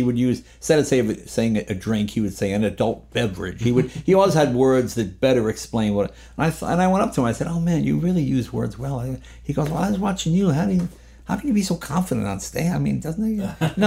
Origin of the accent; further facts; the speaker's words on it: New England, United States; But growing up in New England, you have a reverence to your elders, for lack of a better word.